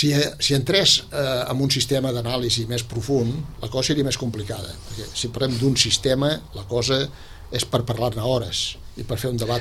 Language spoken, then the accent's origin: Catalan; Catalonia, Spain; i me n'alegro profundament com a català, que Catalunya és una de les regions europees